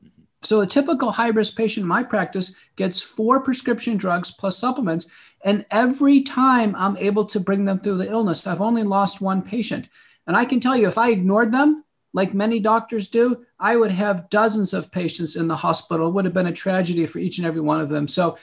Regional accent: United States; just as an American, you know, like anybody else in the spring and the pandemic

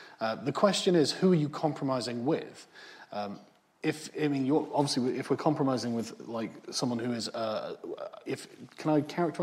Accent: England, United Kingdom; I think maybe it's because I'm English, and the English have always had a particularly relaxed view towards extremism.

